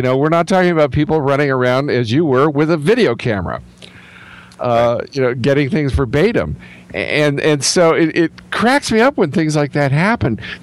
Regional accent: Ireland; I could talk and talk all day. I'm Irish.

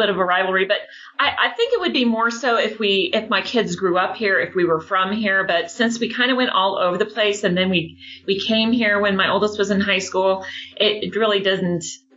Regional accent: Overland Park, Kansas, United States; I grew up in Kansas City in the suburb of Overland Park, and I have a couple sisters that still live there now.

